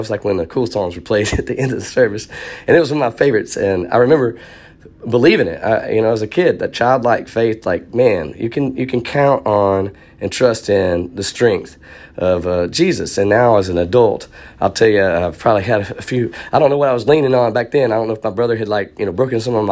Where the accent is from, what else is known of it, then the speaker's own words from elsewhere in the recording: Texarkana, Texas, United States; Growing up in First Baptist Church, Texarkana, Texas, as a kid, I remember we would sing that hymn and close out our services.